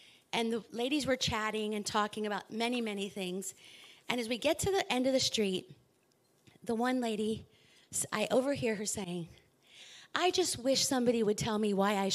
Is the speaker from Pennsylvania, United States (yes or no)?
yes; York, Pennsylvania, United States; I grew up in York, Pennsylvania. My dad was a lineman for the Metropolitan Edison, and my mom a nurse.